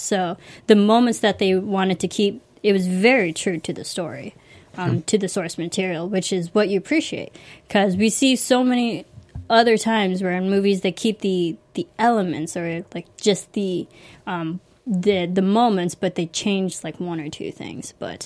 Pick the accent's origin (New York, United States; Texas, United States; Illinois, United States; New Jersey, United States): Illinois, United States; way to go, Illinois, for go breeding Chicago. Serial killers. My home state.